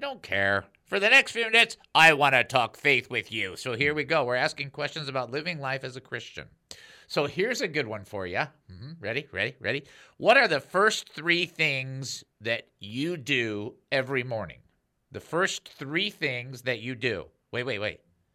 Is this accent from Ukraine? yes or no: yes; Ukraine; Yeah, just give my home country a little bit of love there.